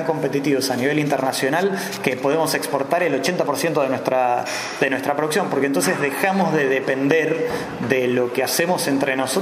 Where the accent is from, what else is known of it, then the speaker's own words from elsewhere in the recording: Argentina; y digo nos, como por ahí, desde parado como argentino, nos cuesta pensar en que podemos diseñar el futuro